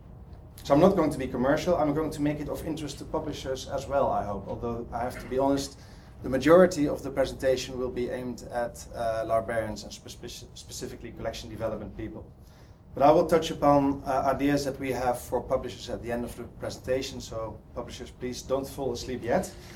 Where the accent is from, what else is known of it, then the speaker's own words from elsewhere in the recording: Netherlands; English is a second language; As you probably can hear from my accent, I'm not from the UK, I'm from Holland.